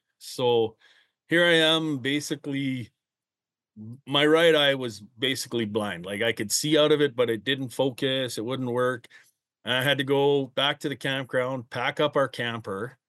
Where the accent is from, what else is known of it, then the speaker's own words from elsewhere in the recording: Manitoba, Canada; I grew up in Manitoba. I now live in Saskatchewan, right on the border.